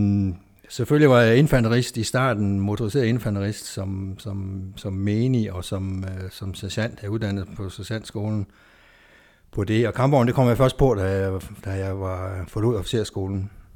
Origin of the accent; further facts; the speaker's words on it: Bøvlingbjerg, Central Denmark Region, Denmark; Jeg er vestjyde af fødsel. Jeg er født i 1957 ude i Bøvlingbjerg herude vest for, hvor jeg gik i friskolen og på kommuneskolen.